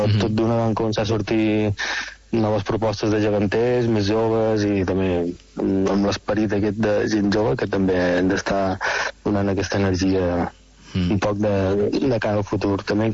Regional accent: Reus, Catalonia, Spain

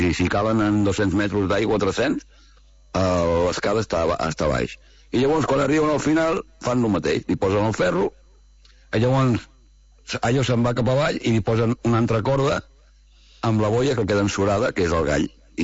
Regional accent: Vilanova i la Geltrú, Catalonia, Spain; I és una llàstima que soc de Vilanova

